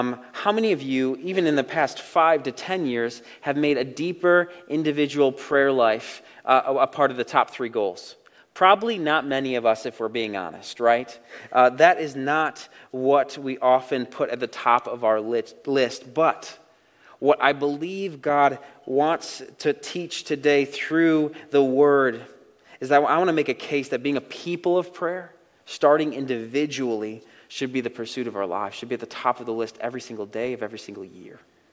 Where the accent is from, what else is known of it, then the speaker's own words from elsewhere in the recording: New York, United States; now in East Texas, United States; I moved here from New York, if you remember. Not city New York, not concrete jungle New York, but upstate New York. Think lakes, green spaces, and eternal winter. That's where I'm from.